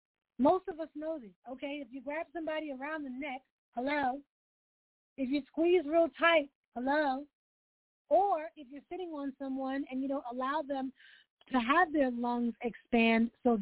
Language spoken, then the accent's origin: English; New York, United States; And this is the wild part, because I'm from New York. So I've been on the subway every hour of any day and had homeless people who are unstable come through ranting, raving, whatever.